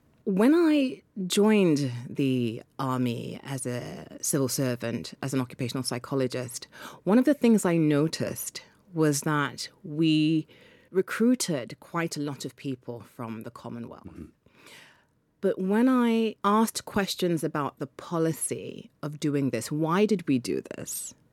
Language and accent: English; London, United Kingdom; born there; I was born in London, and I'll tell a little story.